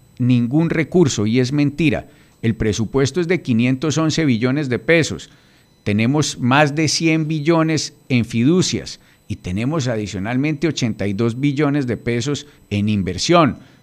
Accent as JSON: {"language": "Spanish", "region": "Risaralda", "country": "Colombia", "said": "porque en Risaralda, mi tierra, colinda con el Chocó"}